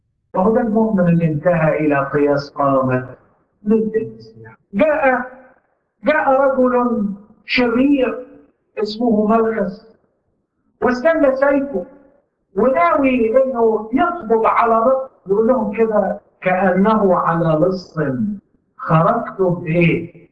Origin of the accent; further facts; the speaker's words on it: Upper Egypt, Egypt; والبلح اول ما بيطلع سموه عندنا في الصعيد بكوش نكش